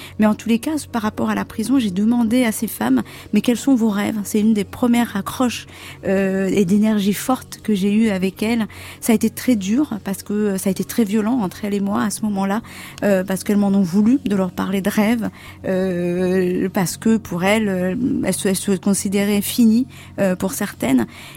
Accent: Comoros; born there; moi, je suis née aux Comores

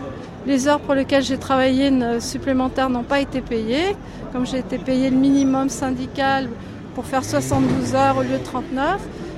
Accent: Paris, Île-de-France, France; alors je suis parisienne

